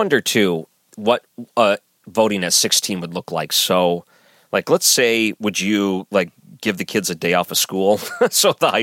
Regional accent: Detroit, Michigan, United States; But I grew up in Detroit, where you can cross the border into Canada, where it was 19.

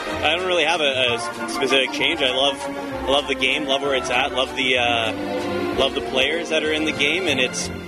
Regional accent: Chicago, Illinois, United States; from Chicago.

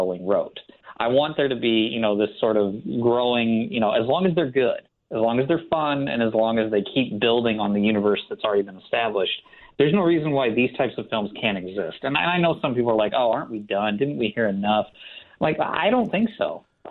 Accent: Illinois, United States; I mean, I grew up in Illinois watching Siskel and Ebert.

